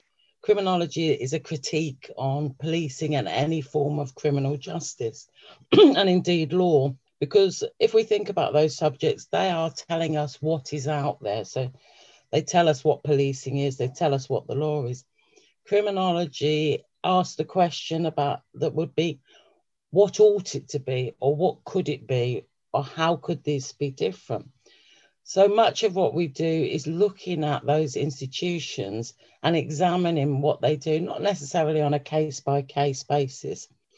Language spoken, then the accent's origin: English; Tottenham, London, United Kingdom; I think it came from when I was a kid. I grew up in Tottenham.